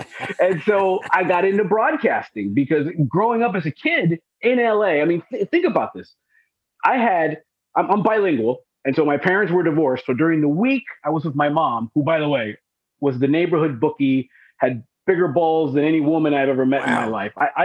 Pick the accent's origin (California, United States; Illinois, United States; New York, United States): California, United States; Los Angeles; Born and raised in Los Angeles. We were the only Cubans in L.A. because my grandfather in the 60s was a cop in Castro's regime.